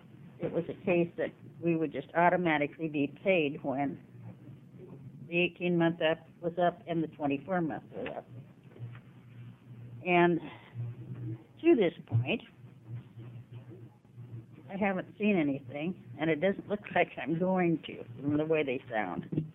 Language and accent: English; Portland, Oregon, United States; I'm from Portland, Oregon.